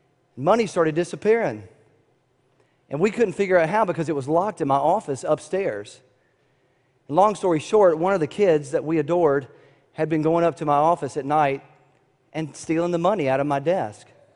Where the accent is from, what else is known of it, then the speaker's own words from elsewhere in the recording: Atlanta, Georgia, United States; born there; So 47 years ago, I was born in Atlanta to that lady.